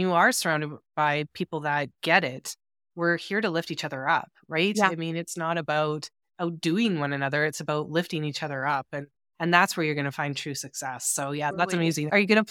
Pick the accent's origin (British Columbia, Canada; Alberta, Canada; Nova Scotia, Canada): Alberta, Canada; I'm from Alberta, Canada